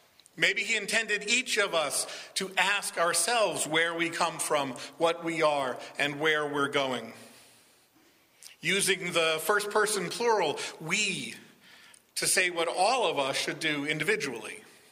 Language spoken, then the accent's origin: English; Long Island, New York, United States; also born or lived in Boston / southern Maine / Cape Cod; I grew up on Long Island, New York, went to college in upstate New York, moved to Boston, and then to southern Maine, out to Cape Cod, and finally here.